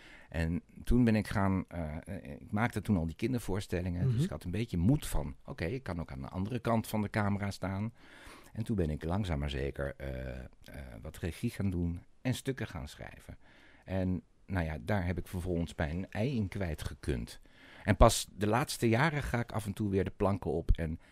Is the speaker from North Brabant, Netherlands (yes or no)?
no; Roermond, Limburg, Netherlands; Op enig moment ben ik in mijn leven teruggegaan naar mijn geboortestad Roermond.